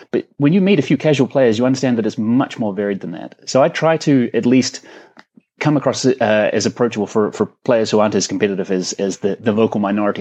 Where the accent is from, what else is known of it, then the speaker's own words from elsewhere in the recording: New Zealand; now in Australia; As a New Zealander living in Australia, New Zealanders generally are very self-conscious as it is.